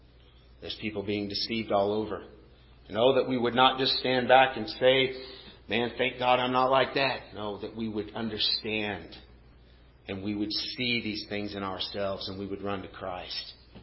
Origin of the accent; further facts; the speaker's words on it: Montana, United States; I grew up in Montana hunting deer.